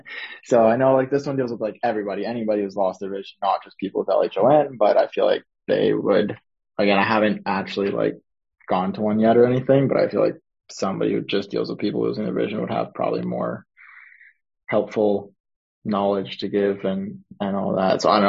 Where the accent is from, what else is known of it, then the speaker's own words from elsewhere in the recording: Canada; I'm from Canada